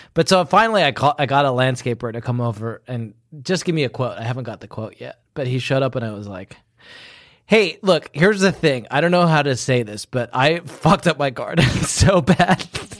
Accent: United Kingdom; And I'm for new listeners, I'm secretly British.

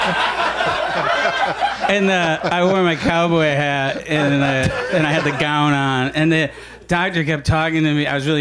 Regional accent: Syracuse, New York, United States; I grew up in Syracuse.

